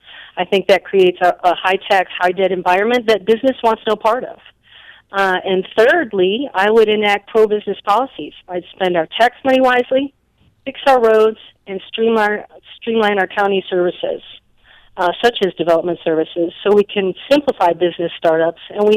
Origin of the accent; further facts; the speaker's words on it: Buffalo Grove, Illinois, United States; Oh, okay. Buffalo Grove.